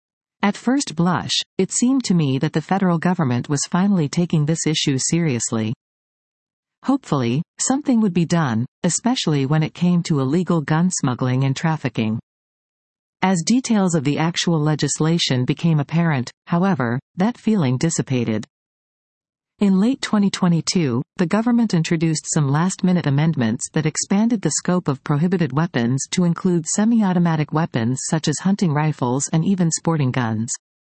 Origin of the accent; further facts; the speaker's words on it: Toronto, Ontario, Canada; Growing up in Toronto, I have never held any sort of firearm in my life.